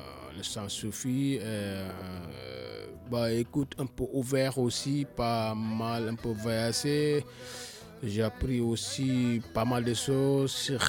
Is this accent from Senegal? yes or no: yes; Senegal; nous commençons à faire la musique en tant que Baïfal, en tant que Sénégalais, depuis l'âge de 13 ans jusqu'à maintenant.